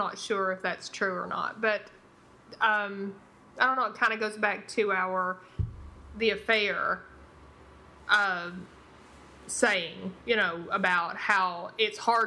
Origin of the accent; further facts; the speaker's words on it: Tennessee, United States; Tennessee.